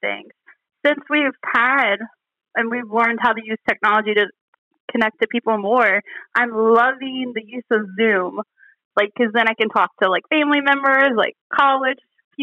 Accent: Harrisonburg, Virginia, United States; born there; I was born in Harrisonburg, which is basically just like an hour up, go on to 81 where JMU is and all that.

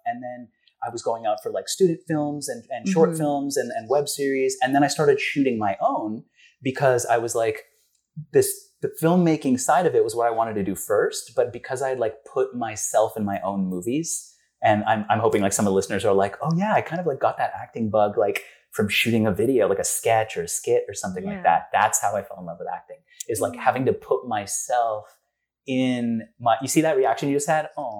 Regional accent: Canada; Like I never say that because I'm Canadian.

